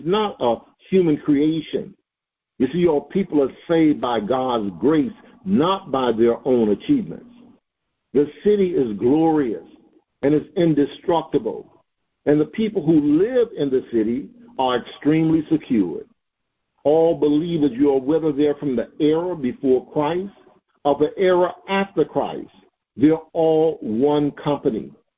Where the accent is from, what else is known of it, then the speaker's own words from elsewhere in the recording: Atlanta, Georgia, United States; when we used to come down here, and I'm from Atlanta, Georgia, I remember when we used to go through Blakely